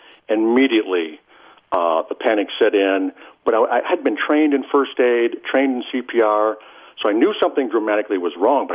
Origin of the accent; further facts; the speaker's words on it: Alexandria, Minnesota, United States; Yes, I grew up in Alexandria.